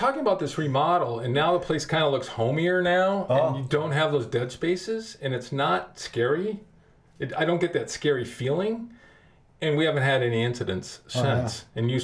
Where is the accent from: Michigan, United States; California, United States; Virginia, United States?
Michigan, United States; Saginaw; I'm from Saginaw, you know, so I grew up in a rough neighborhood.